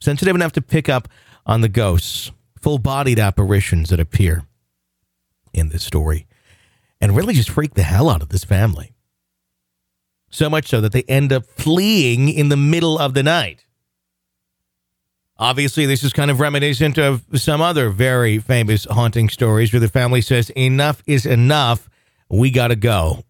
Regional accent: the South, United States; I grew up in the South. Until about the age of 16, we lived in a very stereotypical split-level house in the suburbs.

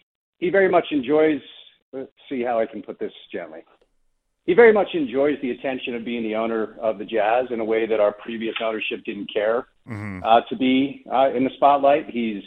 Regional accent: Northeast, United States; So, you know, I grew up in the Northeast

